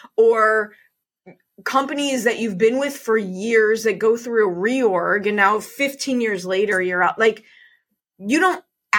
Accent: Chicago, Illinois, United States; I grew up in Chicago. My dad was a cop.

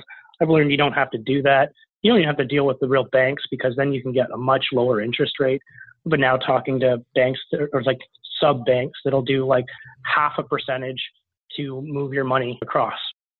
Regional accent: Canada; which is really the system to use as a Canadian

